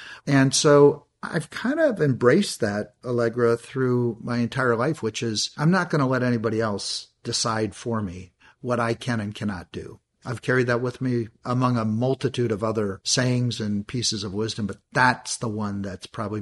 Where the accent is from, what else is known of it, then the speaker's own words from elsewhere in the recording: Minneapolis, Minnesota, United States; also born or lived in Saskatoon, Canada / Milwaukee, United States; I grew up in the Midwest, most of the time in Minneapolis, although I did spend a short time in my life in Saskatoon, Saskatchewan.